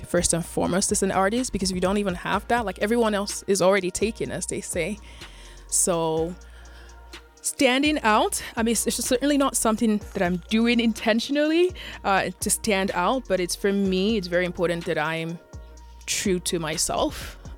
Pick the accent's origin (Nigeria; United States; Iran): Nigeria; As a Nigerian woman, that's not something you're typically raised to talk about.